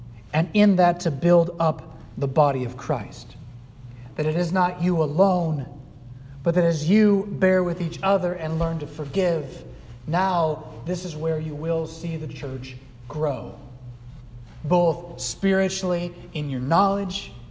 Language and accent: English; California, United States; I hail from California, where they'll get 5, 6, 7 feet tall.